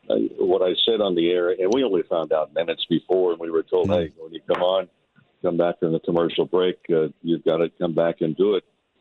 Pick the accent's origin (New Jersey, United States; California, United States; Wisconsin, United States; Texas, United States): California, United States; Santa Monica; You know, myself growing up in Santa Monica, my mother was a single parent.